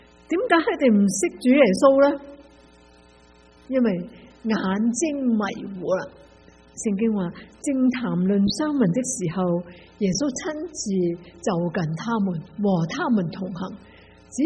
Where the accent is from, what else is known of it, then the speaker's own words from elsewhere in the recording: China; 即好像我们中国人拎起碗饭那样，就祈祷